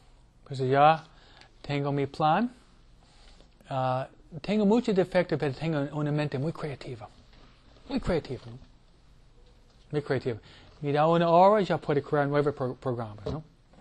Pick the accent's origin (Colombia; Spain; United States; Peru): United States; New York; él viene de Tennessee, yo vengo de Nueva York, ¿ok? Nosotros somos rápidos, ¿ok? Rápido, Nueva Yorkina, ¿no?